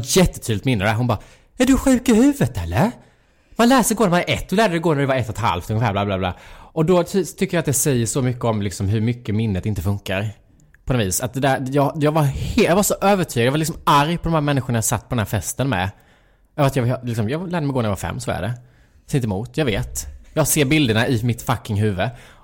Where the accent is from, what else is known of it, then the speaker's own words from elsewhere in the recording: Lanna, Jönköping County, Sweden; jag växte upp inte i Värnamo, jag växte upp i Lanna, så det är en liten by utanför Värnamo som är så här, det bor 400 personer där.